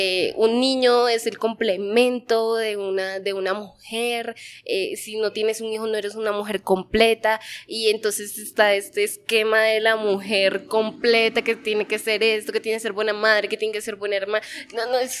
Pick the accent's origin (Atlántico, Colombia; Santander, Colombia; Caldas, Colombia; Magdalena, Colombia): Atlántico, Colombia; Barranquilla; tengo 18 años, soy de Barranquilla, de la costa de Colombia.